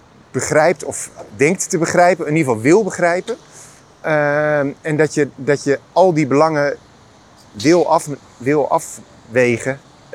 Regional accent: Leiden, South Holland, Netherlands; Ik kom uit Leiden.

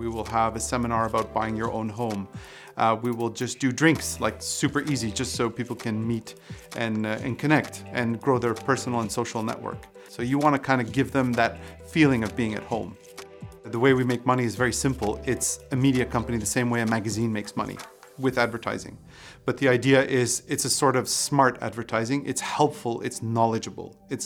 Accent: Canada; I'm from Canada

